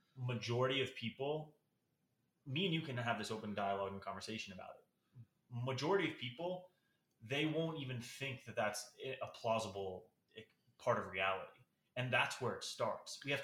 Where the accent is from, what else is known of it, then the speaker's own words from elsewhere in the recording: Mississippi, United States; I grew up in Mississippi my whole entire life, and I'm in a kinship group with my family.